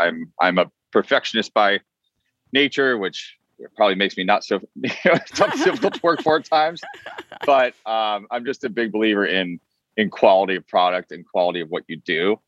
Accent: Vermont, United States; also born or lived in Boston; now in Los Angeles, United States; I'm not from LA originally. I'm from, I was born in Boston and I grew up quite a bit in Vermont. So in the mountains and that sort of thing. But I've been in LA. LA's been my base since 94.

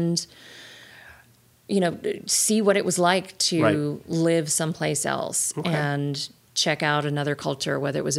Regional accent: Lexington, Kentucky, United States; I grew up in Lexington, Kentucky.

